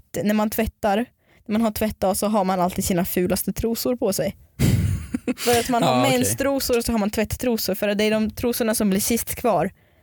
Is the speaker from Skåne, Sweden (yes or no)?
no; Dalarna County, Sweden; Från Dalarna.